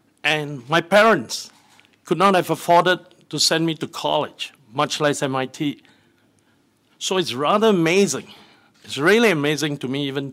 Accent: United States; But I am American, as are nearly all my direct managers, my board members, and over 90% of my shareholders.

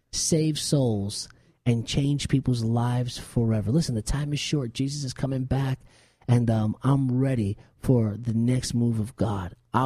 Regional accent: New Jersey, United States; I was Hispanic growing up in New Jersey

